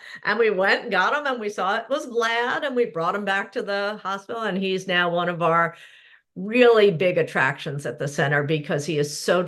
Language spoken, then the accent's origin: English; Port Washington, New York, United States; also born or lived in East Hampton; I'm from pretty much out here, Port Washington during the winter and East Hampton during the summer. We came out every summer and every weekend of my life. And then in 2001, my husband and my two children and I moved out here full time.